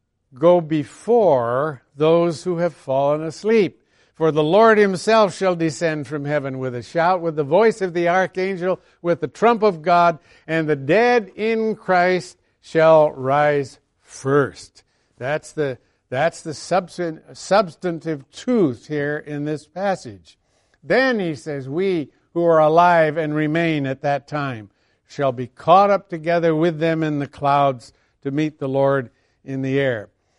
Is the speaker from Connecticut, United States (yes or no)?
yes; Connecticut, United States; When I was a little boy, growing up in Connecticut in the U.S., there were a number of farmers still farming with horses.